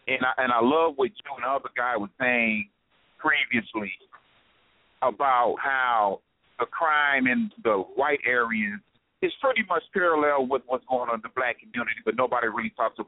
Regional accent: Chicago, Illinois, United States; I'm from Chicago.

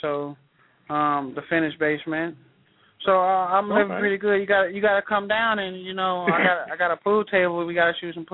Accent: St. Louis, Missouri, United States; I'm from St. Louis. You know, I definitely love St. Louis. I got to say St. Louis because that's where my roots at. That's where I'm from.

